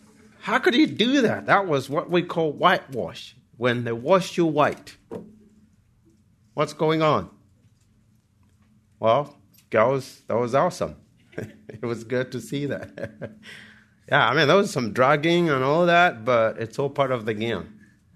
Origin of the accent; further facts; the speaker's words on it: Malawi; now in United States; You know, when I moved here, a lot of people, I would tell them I'm from Malawi, and they would always think that it's a state.